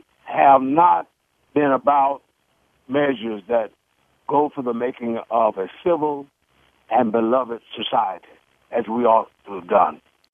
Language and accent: English; Mississippi, United States; And we're experiencing the same thing in Mississippi alone, my home state.